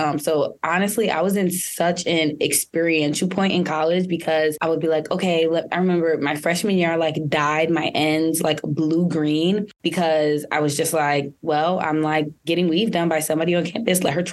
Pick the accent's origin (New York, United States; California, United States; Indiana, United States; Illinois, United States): New York, United States; Queens; New York. So I'm originally from New York, born in Queens.